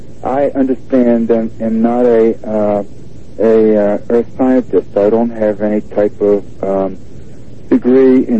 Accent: the South, United States; I was born and reared in the South and spent most of my life there.

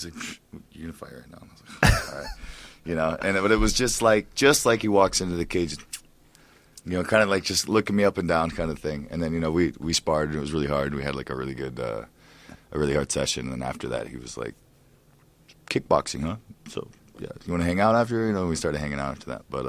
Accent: Ohio, United States; I'm from Ohio, everybody was smoking back in the day, and I started when I was a kid.

